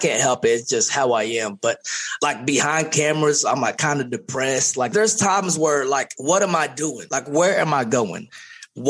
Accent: Philippines; I'm from the Philippines. Everything there is pretty much like a whole tribal thing.

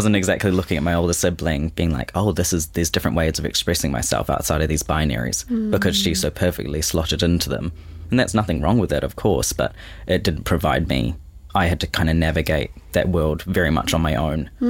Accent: Auckland, New Zealand; So born and raised in Auckland. My parents are both English, London, Surrey, as far as I know. My family's kind of in Hamilton as well as in mainly out east in Auckland.

